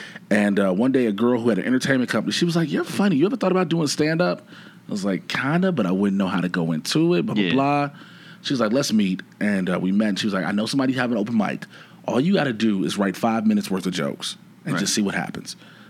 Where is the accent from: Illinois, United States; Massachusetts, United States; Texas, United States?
Illinois, United States; Chicago; Born and raised in Chicago, south side of Chicago, product of the like my t-shirts used to say when I wrestled, ghetto born, ghetto bred, product of the streets, born in Inglewood area of Chicago, one of the roughest neighborhoods.